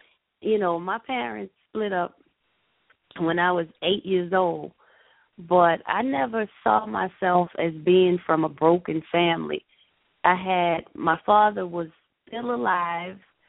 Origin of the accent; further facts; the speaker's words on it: New Orleans, Louisiana, United States; we were raised in New Orleans. So we were kind of raised with some old school values, with old school people